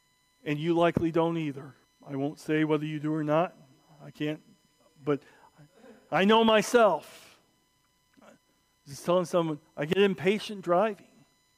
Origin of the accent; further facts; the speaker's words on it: Indiana, United States; also born or lived in Arkansas; I was born in Arkansas and raised in Indiana.